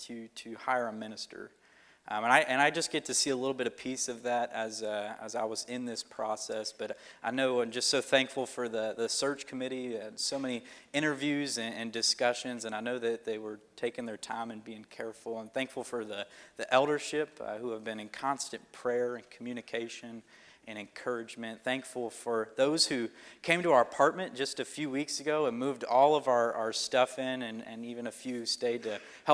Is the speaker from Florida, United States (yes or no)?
no; Cincinnati, Ohio, United States; I grew up in Cincinnati, Ohio, but both my wife, Avery, and I did, and then we moved away, and we went to Harding University